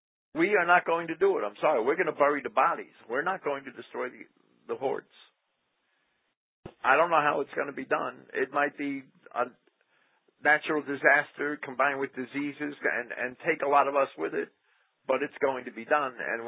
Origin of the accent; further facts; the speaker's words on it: Jersey City, New Jersey, United States; I was raised in Jersey City. I spent my whole life in one of the most multicultural cities in the world, and I saw it all.